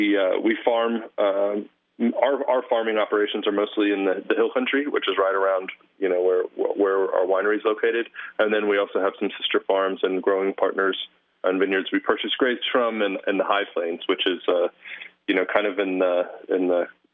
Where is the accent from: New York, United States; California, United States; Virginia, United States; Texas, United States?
Texas, United States; also born or lived in Clarksville, Tennessee; But, my family, at least on my father's side, is from Texas. I was raised in Texas from 5 or 6 years old.